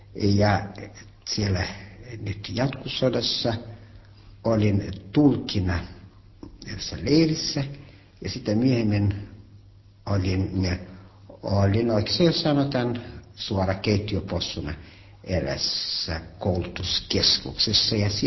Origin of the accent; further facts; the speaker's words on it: Helsinki, Uusimaa, Finland; born there; first language German; Finnish is a second language; Ja minä olen syntynyt Helsingissä, siellä Katajanokalla, Merikasarmissa. Puhun niin huonosti suomea, vaikka olen syntynyt täällä, mutta ensimmäinen lastenhoitaja oli ruotsinkielinen.